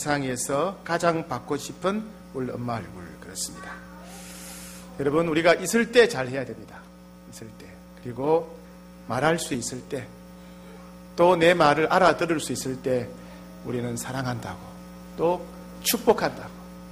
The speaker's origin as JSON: {"language": "Korean", "region": "Gyeongsang", "country": "South Korea", "said": "네, 제가 경상도 사람입니다."}